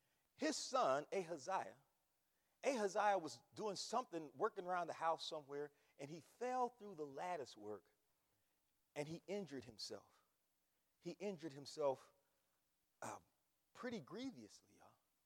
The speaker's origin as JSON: {"language": "English", "town": "Akron", "region": "Ohio", "country": "United States", "tie": "born or raised there", "said": "Now, Ekron, not to be confused with my hometown of Akron."}